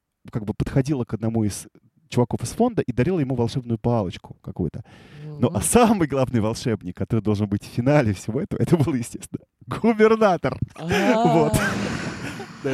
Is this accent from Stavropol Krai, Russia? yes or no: no; Moscow Oblast, Russia; я мальчик из Подмосковья.